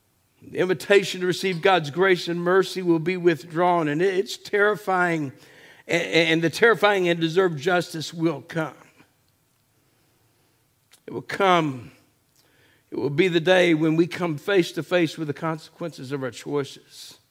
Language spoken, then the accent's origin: English; Texas, United States; I grew up on the Gulf Coast of Texas where we had hurricanes